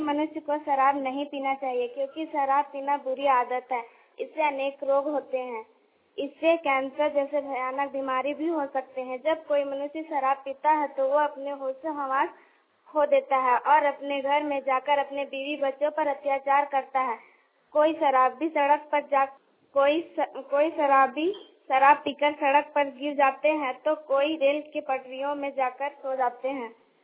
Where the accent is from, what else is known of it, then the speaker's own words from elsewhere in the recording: Hathiyari, Jharkhand, India; मैं 8वीं कक्षा में पढ़ती हूँ। मैं हथियारी से आती हूँ, जिला हजारीबाग।